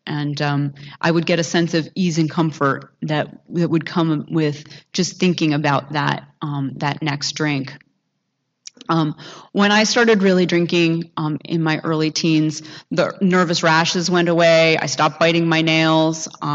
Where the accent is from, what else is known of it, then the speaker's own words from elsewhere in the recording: Massachusetts, United States; I grew up on the East Coast. … south of Boston. Irish family.